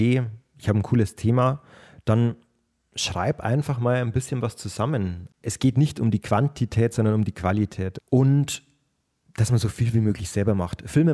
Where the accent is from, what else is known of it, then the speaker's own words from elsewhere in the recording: Passau, Bavaria, Germany; ich bin 28 Jahre alt und ich komme aus Passau